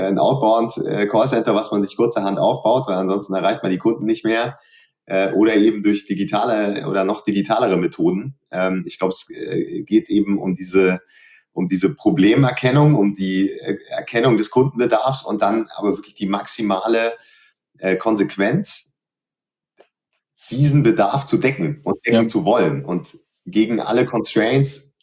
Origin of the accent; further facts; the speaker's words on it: North Rhine-Westphalia, Germany; mit ganz, ganz warmen Grüßen in meiner Heimat NRW